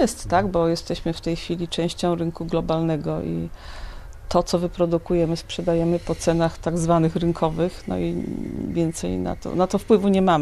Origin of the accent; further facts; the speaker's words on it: Poznań, Greater Poland Voivodeship, Poland; Nie, no ja w ogóle pochodzę z Poznania i wykształcenie mam w zupełnie innym kierunku